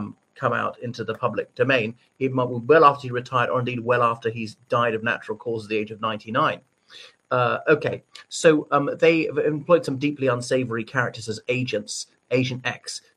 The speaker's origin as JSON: {"language": "English", "country": "Ireland", "said": "everybody … from Ireland."}